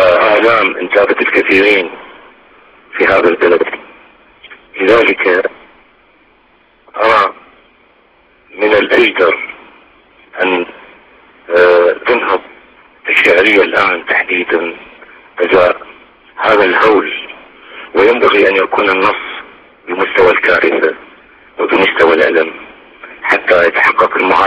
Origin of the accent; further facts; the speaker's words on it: Iraq; لذلك كشاعر عراقي وكإنسان عراقي استطعت أن أستوعب كل ما جرى من ويلات وقذائف وفقدانات